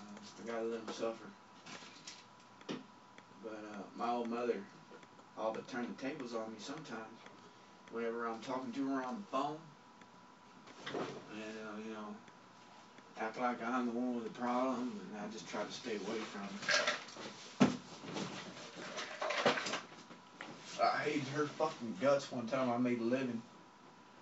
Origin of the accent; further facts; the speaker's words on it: Pecos, Texas, United States; Shit, one time I was fucking in Pecos, my hometown, and I was working out